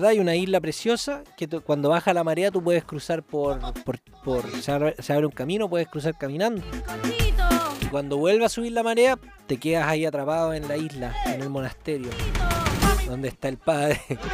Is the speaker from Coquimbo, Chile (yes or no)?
no; Puerto Montt, Los Lagos, Chile; born there; ¿Sabéis que yo nací en Puerto Montt? Nací en Puerto Montt. 13 de septiembre del 91.